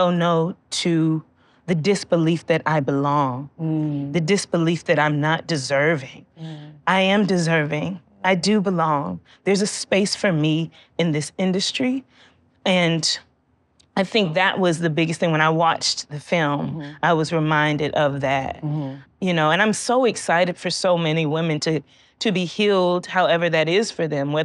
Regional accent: Georgia, United States; born there; And I was born in Georgia.

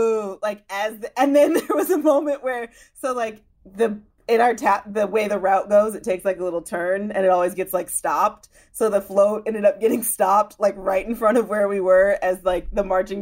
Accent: Illinois, United States; I remember, so I grew up in the Chicago suburbs, and like where I grew up is my town.

